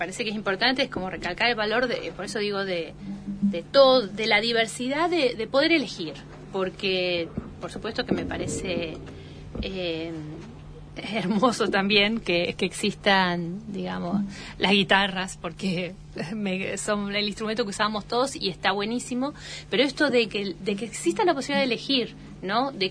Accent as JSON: {"language": "Spanish", "town": "Trelew", "region": "Chubut", "country": "Argentina", "tie": "born there", "moved": "yes", "lives_now": "Neuquén, Argentina", "said": "yo soy patagónica, digamos, llegué en el 94 a Neuquén, pero nací en Trelew, provincia de Chubut, y toda mi familia es chubutense."}